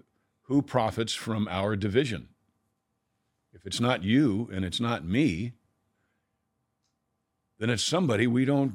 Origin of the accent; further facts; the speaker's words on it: New York, United States; look, I'm from New York. That stuff just doesn't work.